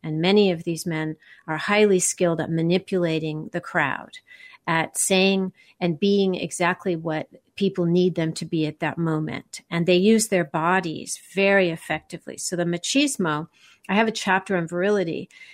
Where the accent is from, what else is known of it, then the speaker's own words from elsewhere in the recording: United States; I was writing as an American who was concerned with seeing these patterns occur in our time and place.